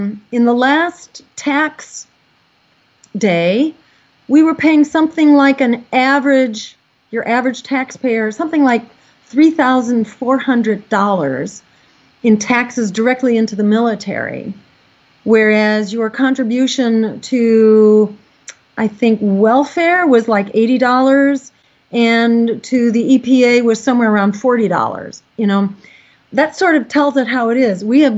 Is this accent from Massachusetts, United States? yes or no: yes; Massachusetts, United States; we have that here in Massachusetts too, in my home state.